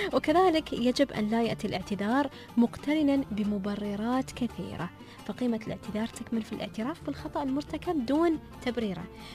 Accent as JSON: {"language": "Arabic", "country": "United Arab Emirates"}